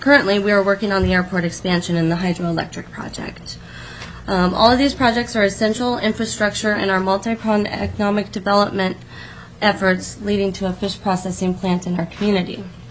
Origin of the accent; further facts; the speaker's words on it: Old Harbor, Alaska, United States; I was raised in Old Harbor, and my position at the Old Harbor Native Corporation, I work very closely with the city and tribe on economic development